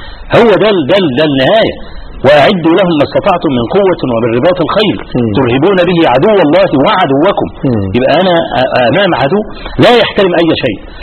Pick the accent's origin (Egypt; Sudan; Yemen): Egypt